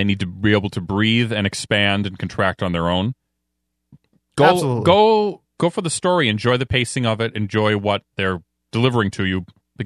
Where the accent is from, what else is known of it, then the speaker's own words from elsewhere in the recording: Minnesota, United States; And obviously, we're from Minnesota, so we kind of... We get that extra bit of narrative.